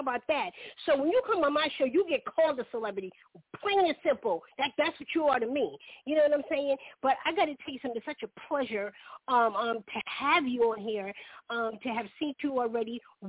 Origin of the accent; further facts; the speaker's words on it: Charleston, United States; I'm from Charleston.